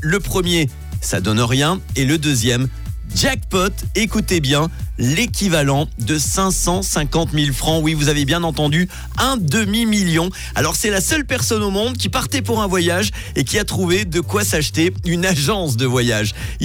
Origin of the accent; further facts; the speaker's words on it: Switzerland; Et chez nous, en Suisse, alors ça me fait rêver